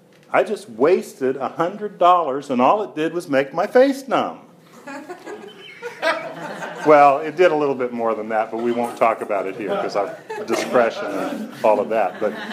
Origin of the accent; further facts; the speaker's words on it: Seattle, Washington, United States; also born or lived in Arizona; now in Atlanta, United States; I grew up in Seattle, Washington. I lived there for about 29 years. Then I moved to Arizona for 5 years, and then I've been in Atlanta for 15 years.